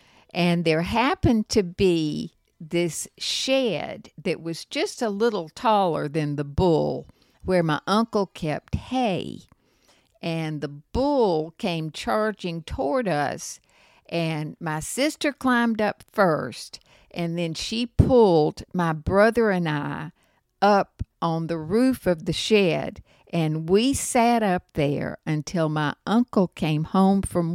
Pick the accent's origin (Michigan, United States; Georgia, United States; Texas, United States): Georgia, United States; Rock Chapel; I'm from Rock Chapel, Georgia, which used to be country. It's about 20 miles southeast of Atlanta, but it was country.